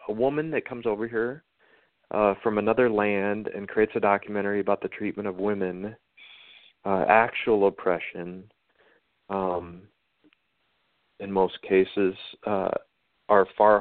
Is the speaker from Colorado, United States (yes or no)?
no; South Dakota, United States; I'm from South Dakota originally, hence